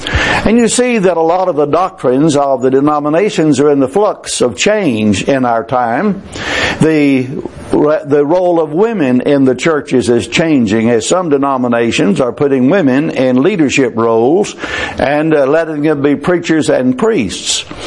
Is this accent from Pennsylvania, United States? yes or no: no; Gladewater, Texas, United States; also born or lived in Kilgore; have many good memories of growing up in Gladewater, Texas, and before that in Kilgore, Texas